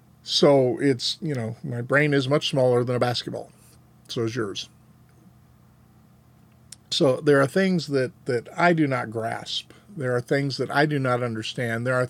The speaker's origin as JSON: {"language": "English", "country": "United States", "said": "I am an American, and I do have nationalist and patriotic sympathies, but I'm also an Earthling."}